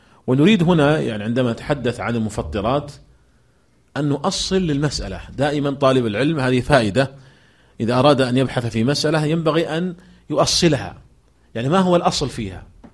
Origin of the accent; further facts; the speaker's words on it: Saudi Arabia; عندنا في المملكة العربية السعودية